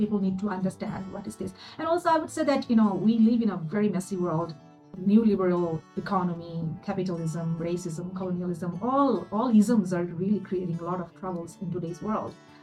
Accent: Bangladesh; moved away; I was born and brought up in Bangladesh, and I left my home country 22 years ago.

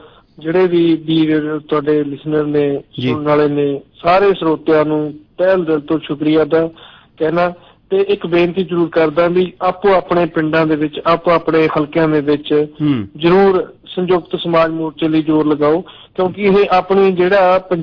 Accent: Punjab, India; ਅਸੀਂ ਪੰਜਾਬ ਦੇ ਵਾਸੀ ਹੋਣ ਦੇ ਨਾਤੇ ਇੱਥੇ ਬੈਠੇ ਪੰਜਾਬ ਲਈ ਲੜ ਰਹੇ ਹਾਂ

